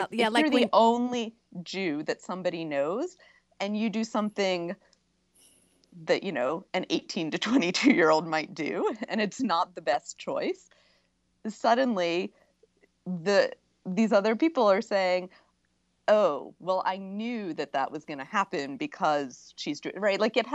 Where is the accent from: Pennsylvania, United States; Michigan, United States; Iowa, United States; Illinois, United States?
Pennsylvania, United States; Philadelphia; I grew up in Philadelphia.